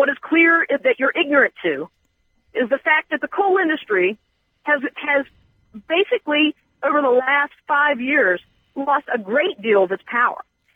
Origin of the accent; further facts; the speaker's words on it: West Virginia, United States; I would just like to say that I am from West Virginia.